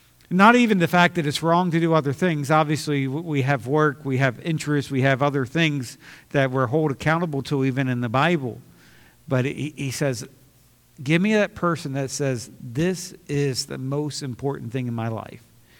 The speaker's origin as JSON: {"language": "English", "country": "United States", "said": "Well, I think it's great that I'm American."}